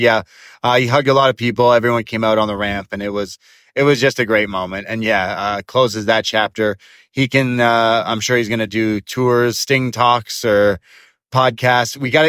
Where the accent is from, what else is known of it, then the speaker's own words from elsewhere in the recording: Canada; hey, we're from Canada. This is a rental.